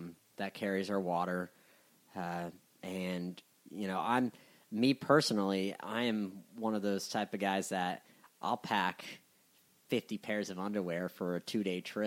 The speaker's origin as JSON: {"language": "English", "region": "Colorado", "country": "United States", "tie": "born or raised there", "also_born_or_lived": "Florida", "said": "I was born in Florida, but I wasn't raised in Florida. I was raised in Colorado."}